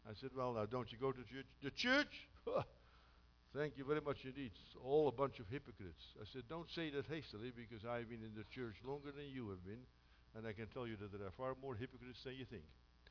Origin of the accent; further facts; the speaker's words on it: Romania; I come from Romania.